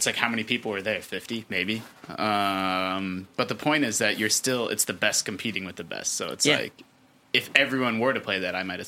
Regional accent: Iowa, United States; I mean, we live in an urban area, and so it's easy to forget, but I'm from Iowa

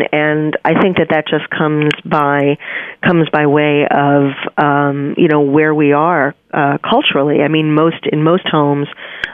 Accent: New York, United States; I'm a New Yorker. I was born and mm-hmm. raised here

